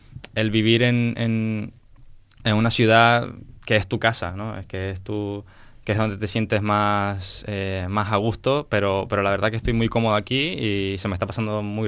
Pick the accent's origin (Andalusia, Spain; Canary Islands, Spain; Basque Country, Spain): Canary Islands, Spain; Las Palmas; Porque soy de Las Palmas, pero estudiaba en La Laguna